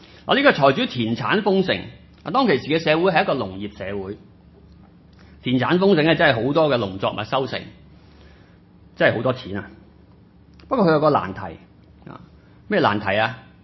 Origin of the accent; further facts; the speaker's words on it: Hong Kong; 特别我们香港人呢，我们成日都吃喝玩乐的嘛